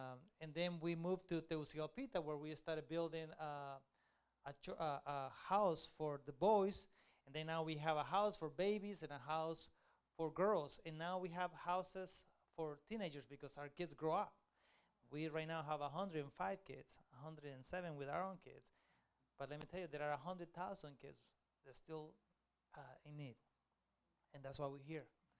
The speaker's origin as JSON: {"language": "English", "country": "Honduras", "tie": "born or raised there", "said": "I grew up in Honduras. I knew the situation in Honduras. I grew up beside kids that went to school without shoes. Kids that, like me, I grew up poor."}